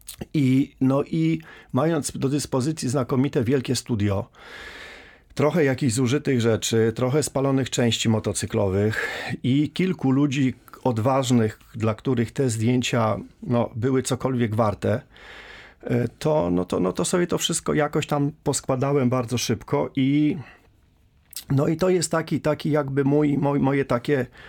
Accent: Rzeszów, Subcarpathian Voivodeship, Poland; born there; urodziłem się na Staromieściu praktycznie, więc 62 lata temu, więc Rzeszów.

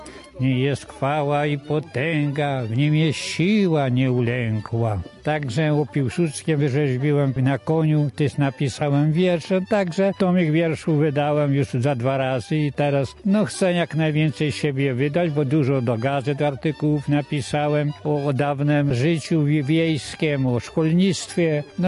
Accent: Wola Rusinowska, Subcarpathian Voivodeship, Poland; ja pochodzę z terenu Lasowiackiego, Wola Rusinowska, gmina Majdan Królewski

